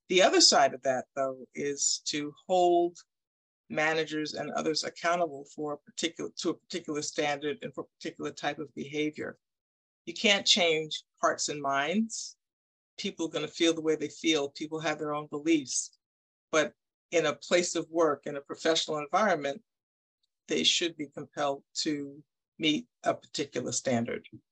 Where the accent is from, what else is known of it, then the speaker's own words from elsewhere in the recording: New York, United States; I grew up in New York. And so my early exposure to people in the South was on television